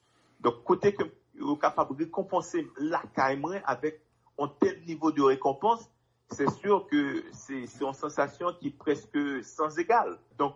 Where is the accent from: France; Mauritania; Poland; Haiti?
Haiti; c'est vrai qu'en tant que haïtien, ça t'est vraiment fait plaisir, côté que, encore une fois, m'était capable de mettre lumière sous le drapeau haïtien.